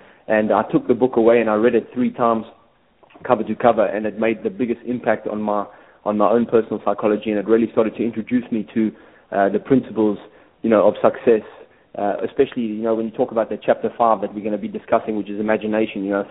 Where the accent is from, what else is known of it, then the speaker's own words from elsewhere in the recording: South Africa; I was a young man growing up in South Africa